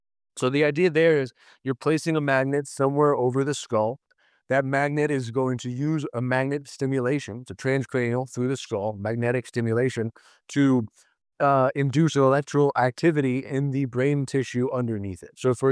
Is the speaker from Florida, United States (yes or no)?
yes; Florida, United States; I'm from Florida. I love the ocean. I scuba dive.